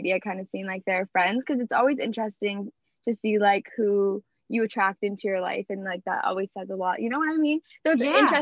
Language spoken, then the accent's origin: English; Massachusetts, United States; I'm from the Cape. I'm 22.